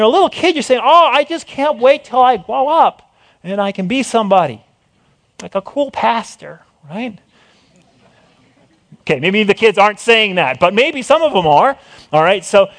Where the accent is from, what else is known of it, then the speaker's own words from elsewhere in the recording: East Coast, United States; I was born and bred on the East Coast, so every summer we make this umpteen thousand mile trek out east.